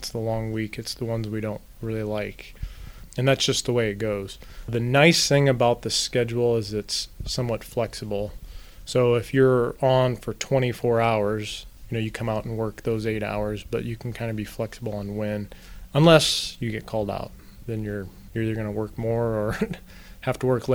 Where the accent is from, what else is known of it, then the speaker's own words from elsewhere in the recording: Waterloo, Iowa, United States; now in Panora, United States; I'm actually from Waterloo. That's where I'm from. I lived there for approximately 23, 24 years.